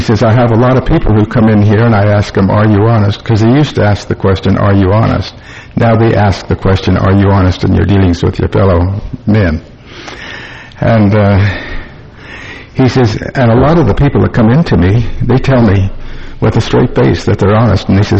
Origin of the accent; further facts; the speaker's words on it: Evanston, Wyoming, United States; I'm from Evanston, Wyoming.